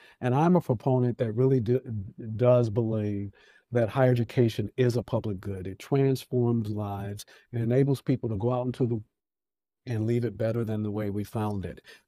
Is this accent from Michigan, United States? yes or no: yes; Detroit, Michigan, United States; When I was 16 years old, growing up in Detroit